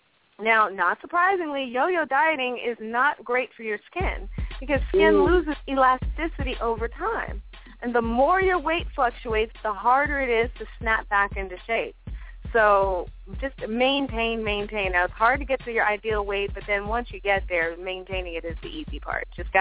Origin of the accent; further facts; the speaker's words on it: East Coast, United States; I'm from the East Coast, so I know firsthand.